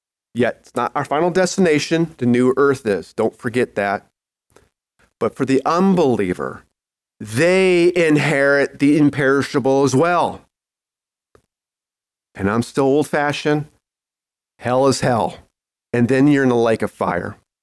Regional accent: Colorado, United States; You know, I'm from Colorado, gold mining or Leadville. We're in Leadville and we got lots of lead

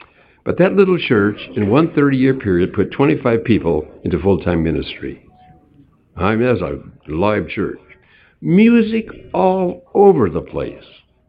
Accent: Hinckley, Minnesota, United States; I grew up in Hinckley, Minnesota, in a gospel-preaching, Bible-believing, altar-calling, premillennial Presbyterian church.

